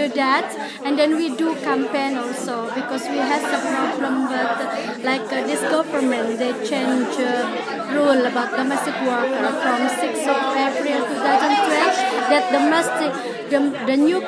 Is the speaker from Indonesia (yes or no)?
yes; Indonesia; I'm originally from Indonesia.